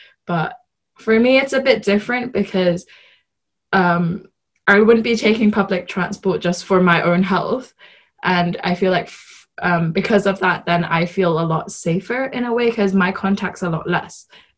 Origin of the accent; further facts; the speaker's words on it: Hong Kong; now in United Kingdom; Yeah, I'm from Hong Kong.